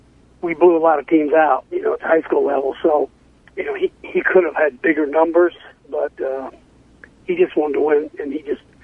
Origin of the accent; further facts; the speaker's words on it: Kentucky, United States; I'm from Kentucky. My dad had season tickets to the games since 1977, and I can tell you how it is there